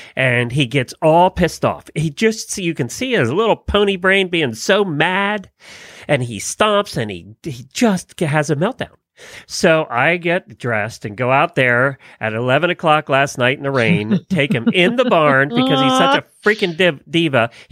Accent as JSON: {"language": "English", "town": "Ocala", "region": "Florida", "country": "United States", "said": "from Ocala, Florida."}